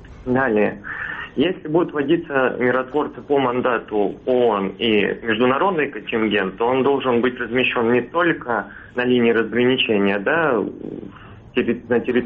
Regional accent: Belgorod Oblast, Russia; я уроженец Белгородской области

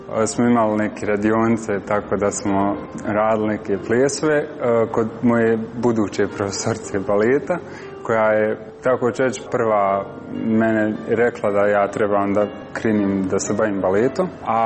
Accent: Bosnia & Herzegovina; Ja sam prvi iz Bosne poslije 10 godina.

